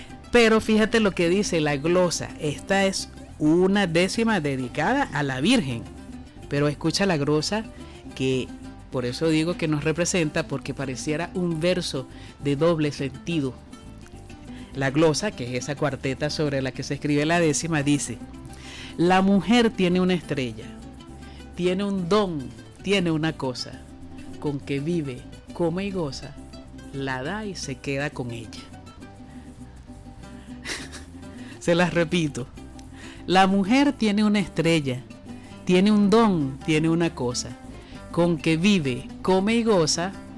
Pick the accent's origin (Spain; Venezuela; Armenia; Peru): Venezuela; Eso somos nosotros, los venezolanos.